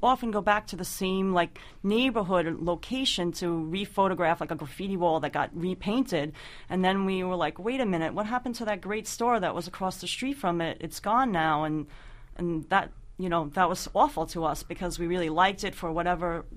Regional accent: New York City, New York, United States; just growing up in New York and remembering walking by, it was like mom and pop, one after the other after the other

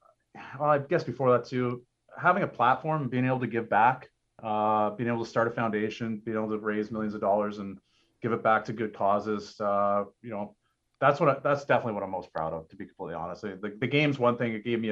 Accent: Canada; I'm Canadian. We grew up playing street hockey and ice hockey. Every time we were playing for something on the street, it was pretending to win the Stanley Cup.

